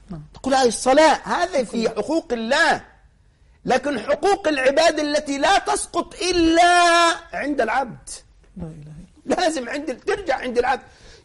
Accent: Egypt; عندنا في مصر خايفين من تسريب الامتحانات للثانوية العامة صح ولا لا؟

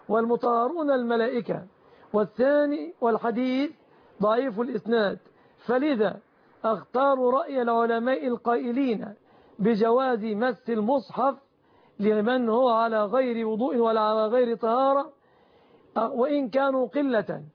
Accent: Egypt; هذا وأسأل الله أن يحفظ بلادنا مصر آمنة مطمئنة،

